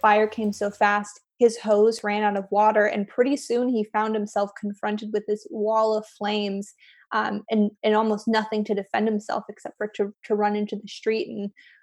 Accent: California, United States; I grew up kind of near Paradise and have some family there.

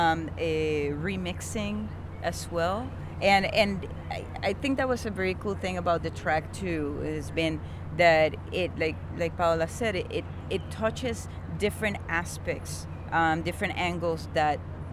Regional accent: Puerto Rico; now in Vancouver, Canada; I am originally from Boriquén, known after the colonizers came over as Puerto Rico, and I live in an unceded territory of the Musqueam, Squamish, and Tsleil-Waututh people, known as Vancouver by some.

